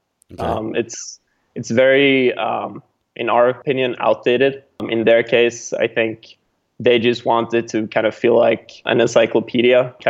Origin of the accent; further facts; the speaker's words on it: Sweden; now in California, United States; I'm the co-founder and CEO of Everipedia. I'm originally from Sweden, but now living in California